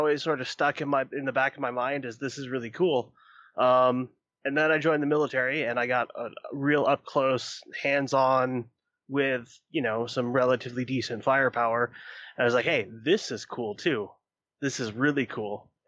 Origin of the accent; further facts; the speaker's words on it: Iowa, United States; I'm from Iowa. Des Moines got a little rowdy